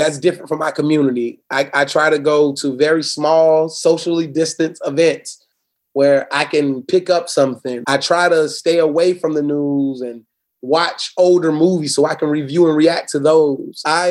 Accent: Naples, Florida, United States; Yeah, born and raised in Florida. Never want to leave it. I hope and pray that I can handle all my business out of Naples, Florida.

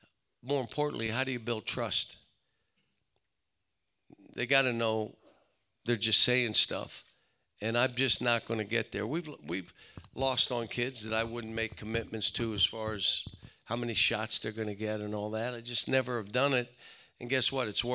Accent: Pittsburgh, Pennsylvania, United States; There were a group of coaches that when we grew up in Pittsburgh, you have Sean Miller, you have Archie Miller, you have myself.

